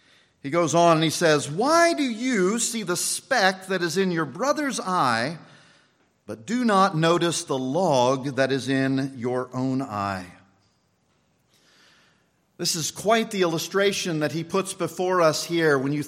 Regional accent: Winchester, Kansas, United States; growing up in Winchester, Kansas, I had a beloved RP doctor there.

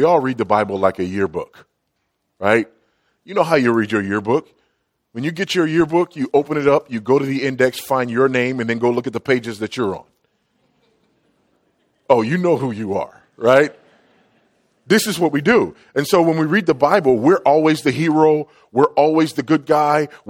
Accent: Texas, United States; And I'm saying that as a Texan.

